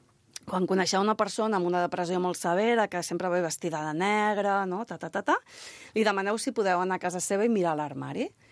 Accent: Catalonia, Spain; jo sóc del Vallès i en el Vallès hi havia una cosa que era curar l'espatllat

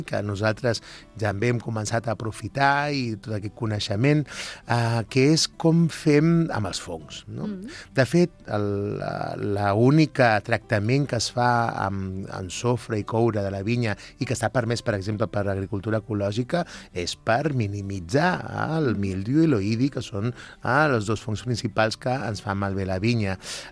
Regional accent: Catalonia, Spain; tots els que som aquí del Penedès

